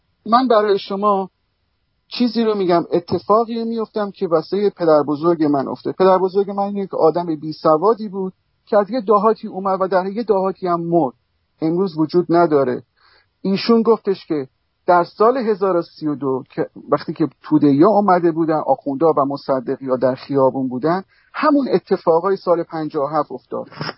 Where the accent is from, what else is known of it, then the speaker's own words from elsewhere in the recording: Iran; now in United States; ما به عنوان یک ایرانی باید وضعیت خودمون رو مشخص بکنیم